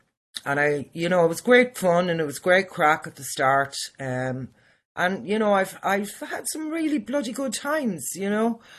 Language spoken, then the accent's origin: English; Dublin, Leinster, Ireland; born there; I was born in Dublin, and I was brought to another hospital